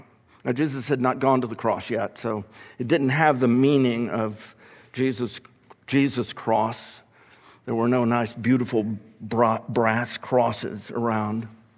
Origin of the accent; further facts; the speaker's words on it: Texas, United States; I was born in East Texas. I grew up in these little towns in East Texas. They have influenced me.